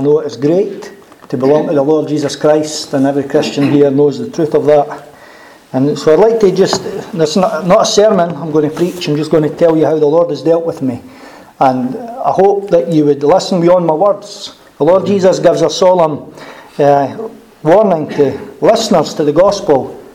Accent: Methil, Scotland, United Kingdom; I'm 37 years old. I was born in 1974 in July, and born in a normal family, like most families. We were down to earth people, brought up here in Methil. And we were Roman Catholics, unpracticing Catholics.

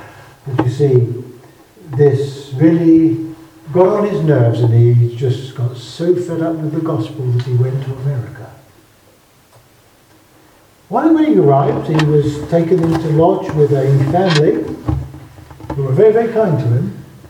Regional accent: Southampton, South East England, United Kingdom; I come from Southampton in the south of England, and that's right next to the New Forest, which is a beautiful place.

